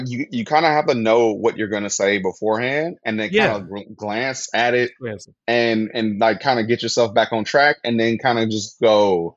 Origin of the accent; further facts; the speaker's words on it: Flint, Michigan, United States; I grew up in Flint, Michigan, obviously, you know, transcended past that, educated, all this shit, but I still have that inside me.